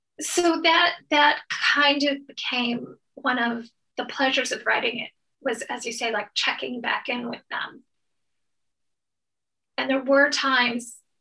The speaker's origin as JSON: {"language": "English", "region": "Michigan", "country": "United States", "tie": "born or raised there", "said": "Well, I grew up in Michigan and we always went on vacation in or near Boyne City."}